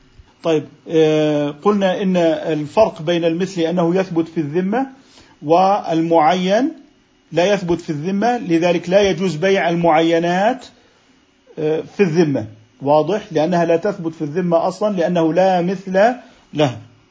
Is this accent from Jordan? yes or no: yes; Jordan; يعني نحن عندنا في الأردن الأراضي تعتمد على مياه الأمطار